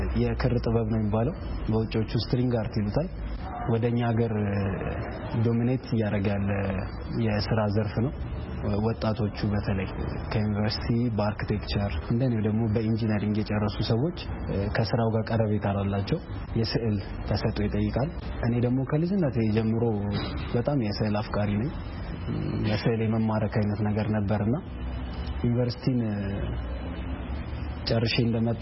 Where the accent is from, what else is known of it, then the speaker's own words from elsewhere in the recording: Addis Ababa, Ethiopia; ተወልጄ ያደግኩት አዲስ አበባ ነው።